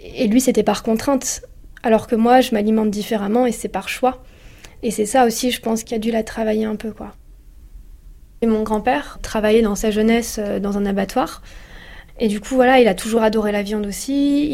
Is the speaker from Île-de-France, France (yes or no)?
no; Hauts-de-France, France; je viens du Nord, du Pas-de-Calais